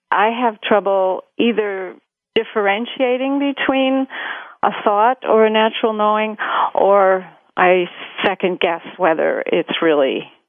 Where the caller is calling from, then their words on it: St. Paul, Minnesota, United States; St. Paul, Minnesota.